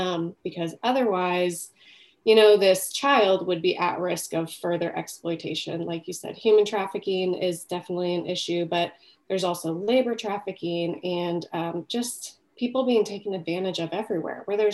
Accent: Noblesville, Indiana, United States; I grew up in Noblesville, Indiana.

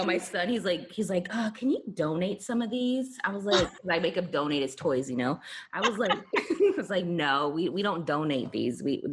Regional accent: Daly City, California, United States; I grew up in San Francisco, the Bay Area, now I feel like it's really not even, but it's liberal, you know, pretty liberal, diverse.

